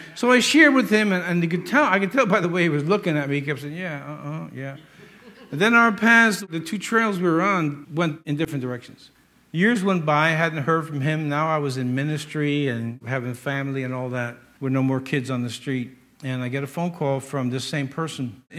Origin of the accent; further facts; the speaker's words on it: Yonkers, New York, United States; I was a kid from South Yonkers.